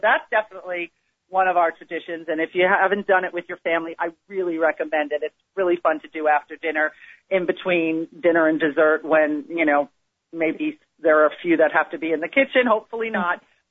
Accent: Greenwich, Connecticut, United States; I have never not been in the house where I grew up in Greenwich, Connecticut on Christmas Day.

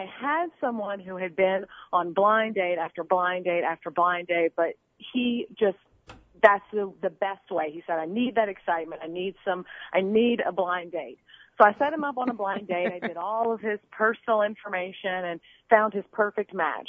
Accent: Mississippi, United States; I am from Mississippi, and I am a professional matchmaker.

